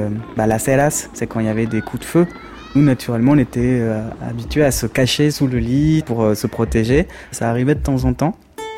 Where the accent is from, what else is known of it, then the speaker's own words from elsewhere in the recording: France; je suis français